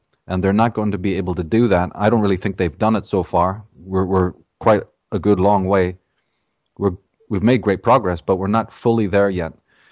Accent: Ireland; I'm from Ireland, and I've written on Atlantis, the origins of evil, and astrotheology

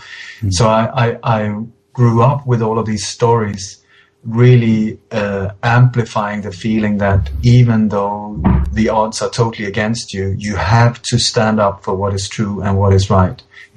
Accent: Sweden; also born or lived in Denmark / England / Iceland; now in Spain; Well, my body was born in Denmark many years ago, and I grew up partly in Denmark, and then when I was eight, we emigrated to Sweden, where I grew up, and then after that, I've been moving around. I lived in England for a while, Iceland, now in Spain, since the year 2000.

